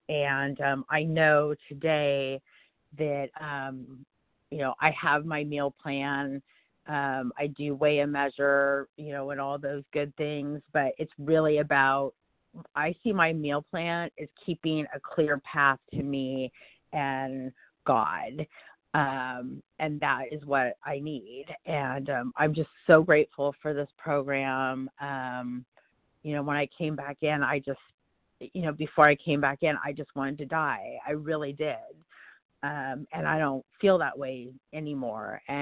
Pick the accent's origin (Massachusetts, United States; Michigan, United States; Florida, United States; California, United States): California, United States; I'm from California.